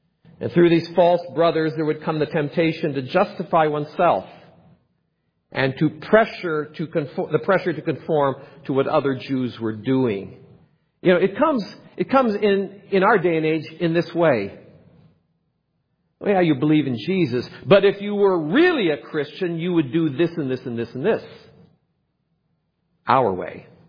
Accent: Pella, Iowa, United States; I remember working in a window factory in my hometown of Pella

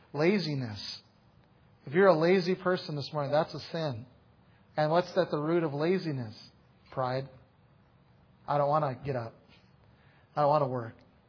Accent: Saskatchewan, Canada; I'm from Saskatchewan.

